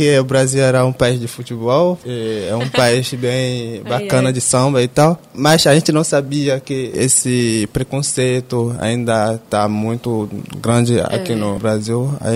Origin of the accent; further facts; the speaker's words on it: Benin; Eu sou de Benin.